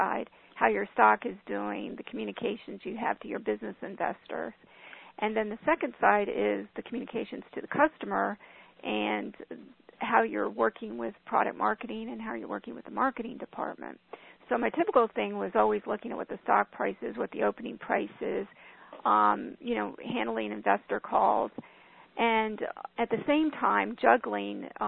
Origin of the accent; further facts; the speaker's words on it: Florida, United States; I'm from Florida.